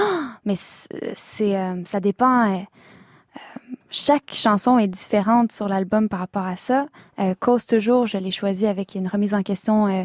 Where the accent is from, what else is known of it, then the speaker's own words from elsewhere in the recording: Quebec, Canada; now in France; Et on reçoit tellement de l'amour quand on est québécois